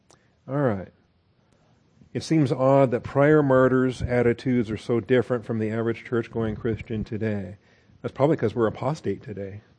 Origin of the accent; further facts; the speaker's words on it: Pacific Northwest, United States; I grew up in the Northwest, and so we had a bunch of totem poles out there with the Native Americans in Washington and Oregon.